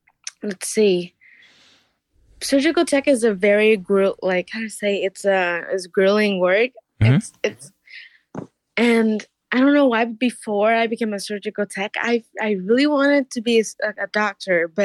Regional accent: Vietnam; it's because I'm from Vietnam

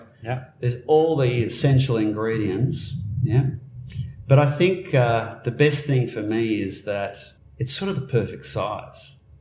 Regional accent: Newcastle, New South Wales, Australia; Newcastle's my hometown, right? So I've got a long-term connection. But I was away for 20 years. Came home 4 years ago

